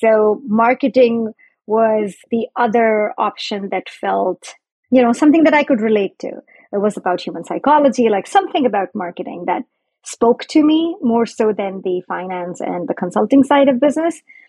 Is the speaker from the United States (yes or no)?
no; India; I grew up in a household where my mother loved to cook. I grew up in India.